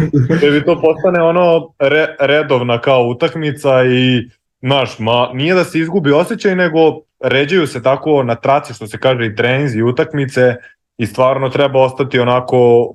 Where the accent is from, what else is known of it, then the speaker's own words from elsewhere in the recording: Batajnica, Belgrade, Serbia; ja sam iz Batajnice tu, to je onako, da kažem, prigradsko naselje u Beogradu